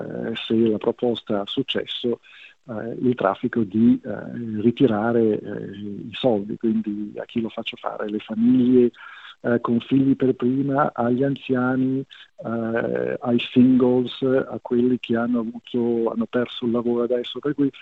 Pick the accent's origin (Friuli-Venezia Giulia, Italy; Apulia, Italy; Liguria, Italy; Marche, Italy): Liguria, Italy; quindi da economista e da ligure insomma i conti bisogna più o meno cercare di farli quadrare